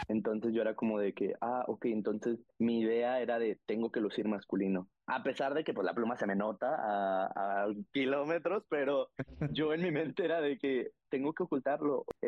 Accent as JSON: {"language": "Spanish", "region": "Aguascalientes", "country": "Mexico", "said": "Pues obviamente yo vengo de Aguascalientes, que justamente es un lugar que es muy tradicional, que tiene ideas todavía muy arraigadas a lo que antes se hace"}